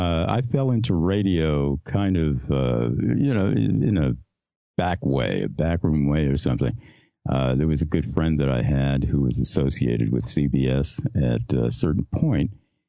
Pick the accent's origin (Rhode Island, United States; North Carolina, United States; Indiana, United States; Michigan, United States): Rhode Island, United States; Oh man. You know, I love that question because I come from the smallest state of the union originally, Rhode Island.